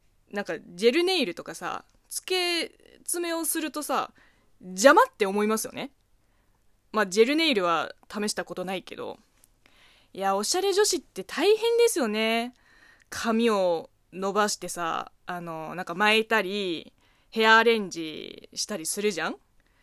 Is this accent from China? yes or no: yes; China; Japanese is a second language; こんばんは、職業中国人の … この番組は中国生まれ中国育ちの